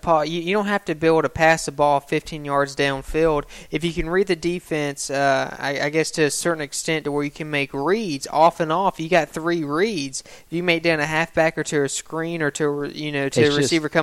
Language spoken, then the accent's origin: English; Alabama, United States; I'm from Alabama.